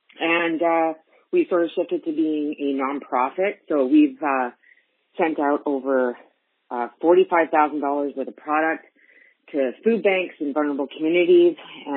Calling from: Victoria, British Columbia, Canada; I'm calling from Victoria, BC, Canada.

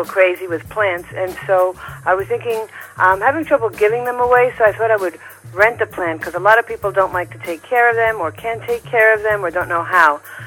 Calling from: Flushing, New York, United States; I'm calling from Flushing, Queens in New York City.

